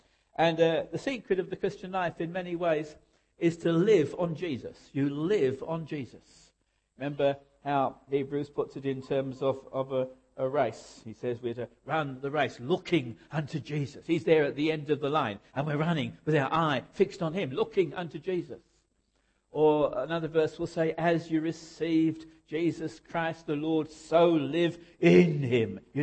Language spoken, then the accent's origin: English; Nairobi, Kenya; as you've heard. I come from Nairobi in Kenya, where I pastor a church called Crisco Central Church.